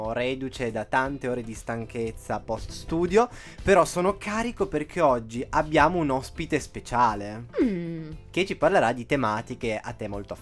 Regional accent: Turin, Piedmont, Italy; accent: Turin; Altro che il nostro di Torino.

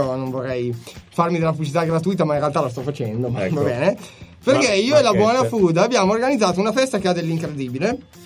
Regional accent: Brazil; Il mio popò da brasiliana sarà proprio sfoggiato alle folle

